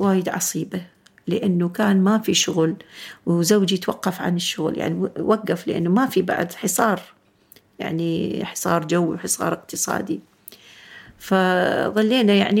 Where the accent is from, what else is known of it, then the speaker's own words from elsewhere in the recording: Iraq; moved away as an adult; also born or lived in Jordan; فكان إحنا عندنا بالعراق في يعني قبل لي أذن يقرؤون ما تيسر من القرآن،